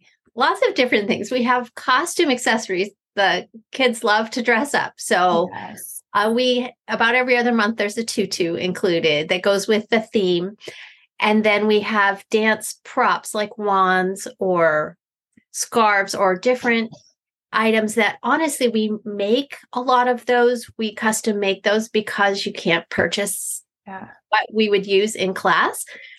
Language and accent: English; Pennsylvania, United States; I am from Eastern Pennsylvania, and I get to do what I love.